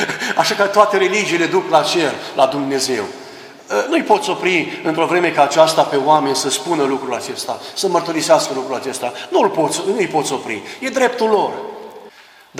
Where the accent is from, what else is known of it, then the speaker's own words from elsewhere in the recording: Oravița, Caraș-Severin, Romania; când eram copil la Oravița, în județul Cara Severin.